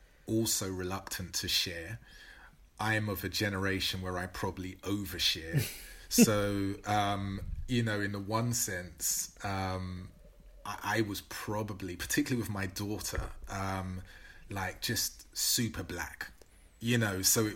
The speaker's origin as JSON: {"language": "English", "town": "Newham", "region": "London", "country": "United Kingdom", "tie": "born or raised there", "said": "And the thing that I got from my parents amid all of the stuff growing up in Newham was joy."}